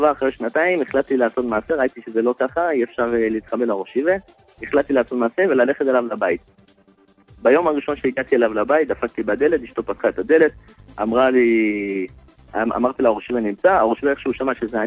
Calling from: Ashdod, Southern District, Israel; אני באשדוד.

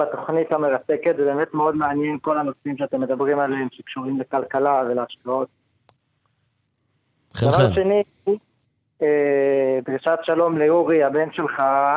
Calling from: Giv'at Ze'ev, Judea and Samaria Area, Israel; אני בגבעת זאב

